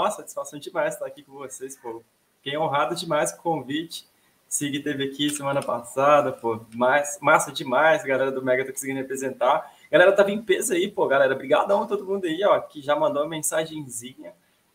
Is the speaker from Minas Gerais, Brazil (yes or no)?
yes; Minas Gerais, Brazil; eu sou daqui de Minas.